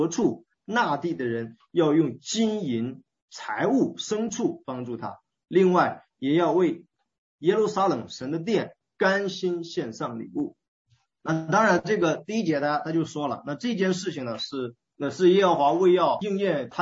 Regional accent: Henan, China; 我们河南那边那个水灾的

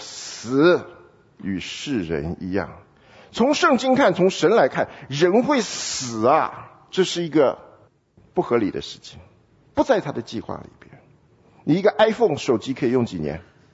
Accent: China; 我常常跟大家讲，我们中国人号称有5000年的历史

